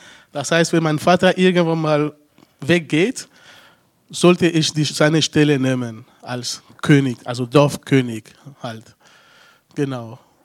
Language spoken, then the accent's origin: German; Togo; now in Germany; Ich komme aus Togo, das ist in Westafrika. Zwischen Ghana und Nigeria.